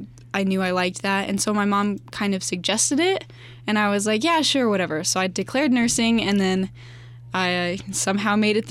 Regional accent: Boise, Idaho, United States; also born or lived in Oregon; now in Pocatello, United States; Well, I'm originally from Oregon, but my family moved to Boise when I was pretty young.

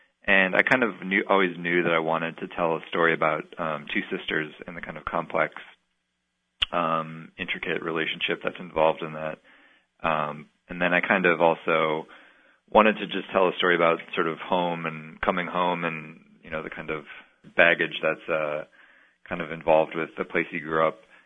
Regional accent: Minneapolis, Minnesota, United States; Yeah, I mean, I grew up in Minneapolis, and I kind of started out making little skate videos with my friends

